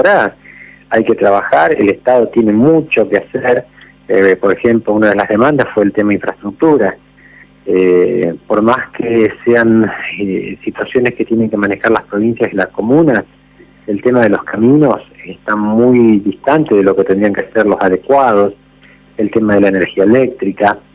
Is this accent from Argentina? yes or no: yes; Argentina; somos argentinos